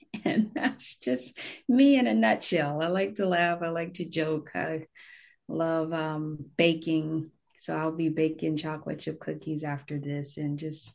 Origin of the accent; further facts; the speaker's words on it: Long Beach, California, United States; I was born in Long Beach, lived in Bellflower and Norwalk. And I pretty much say I'm from Long Beach.